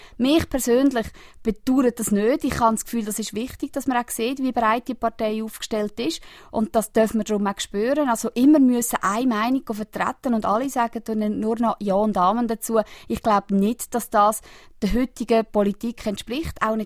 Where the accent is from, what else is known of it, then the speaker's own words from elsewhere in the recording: Aargau, Switzerland; Ich bin nach wie vor mit Freude Botschafterin von diesem Kanton und bin eine stolze Aargauerin.